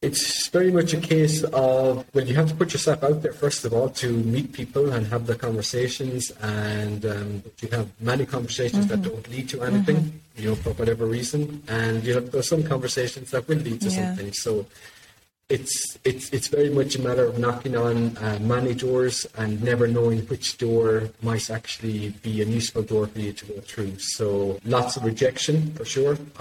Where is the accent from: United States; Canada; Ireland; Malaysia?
Ireland; I'm originally from Ireland.